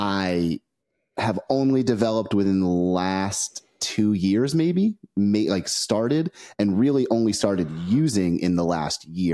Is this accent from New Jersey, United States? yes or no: yes; New Jersey, United States; moved away as an adult; now in Lynchburg, United States; So I grew up in Northern New Jersey, moved down here in about 2009 and been here ever since.